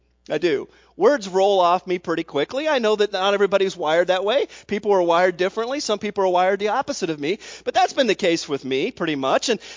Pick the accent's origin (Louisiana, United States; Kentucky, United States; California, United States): Kentucky, United States; Lexington; when I was 12 years old, I grew up in Lexington, Kentucky.